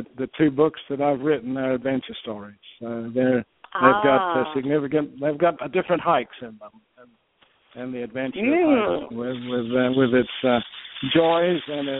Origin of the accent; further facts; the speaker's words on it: Australia; now in United States; I'm from Australia originally. A woman brought me to America, and I've lived here for over 30 years, actually, a long, long time. I was raised in a small country town in Australia.